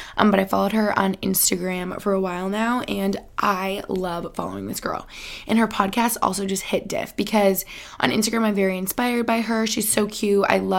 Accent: Albany, New York, United States; kind of how I feel in my hometown in Albany.

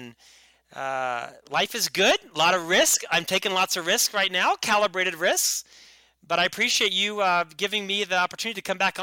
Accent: Orlando, Florida, United States; born there; I was born in Orlando, Florida.

